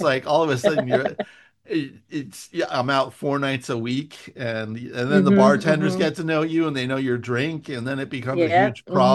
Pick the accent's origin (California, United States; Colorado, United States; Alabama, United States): California, United States; Millbrae; I grew up in Millbrae, which is